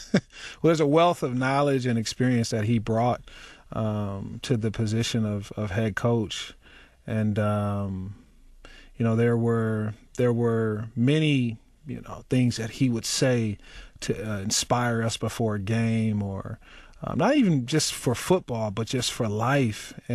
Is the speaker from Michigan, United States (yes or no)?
yes; Ann Arbor, Michigan, United States; being born and raised in Michigan, you know, or in Ann Arbor, Michigan, at the University of Michigan Hospital